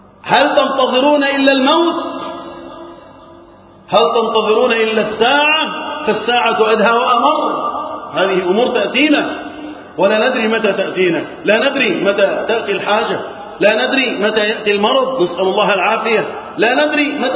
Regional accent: Egypt; اللهم اجعل بلدنا مصر وسائر بلاد المسلمين أمنا أمانا رخاء يا رب العالمين.

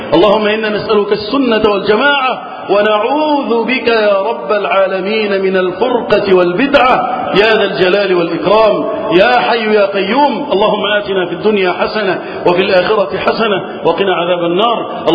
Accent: Egypt; اللهم احفظ بلدنا مصر وسائر بلاد المسلمين من الفتن

